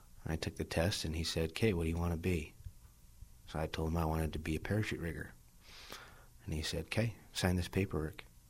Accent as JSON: {"language": "English", "town": "Truckee", "region": "California", "country": "United States", "tie": "born there", "said": "I was born in Lake Tahoe, California, Truckee, California."}